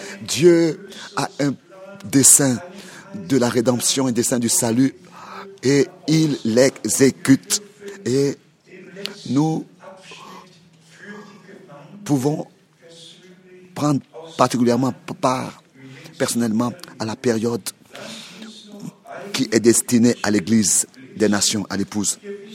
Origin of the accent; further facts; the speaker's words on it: Germany; particulièrement avec moi en tant qu'Allemand